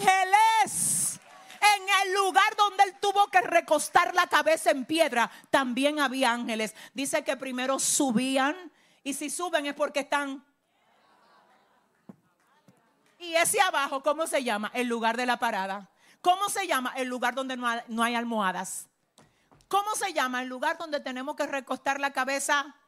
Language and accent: Spanish; Cibao, Dominican Republic; Los que somos del Cibao, de por allá, sabemos que los viejos, los abuelos, acoteja bien eso.